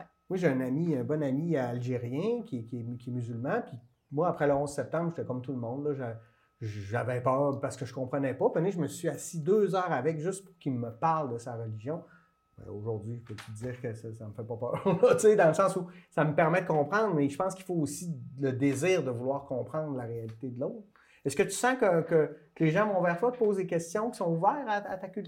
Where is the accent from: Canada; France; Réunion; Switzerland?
Canada; Quebec; Moi, je viens de la Beauce.